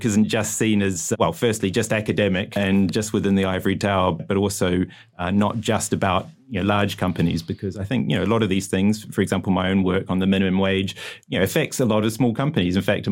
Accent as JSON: {"language": "English", "country": "New Zealand", "said": "Well, I'd have to say, as a New Zealander and as a keen, very amateur runner, I'd have to go for Arthur Lydiard"}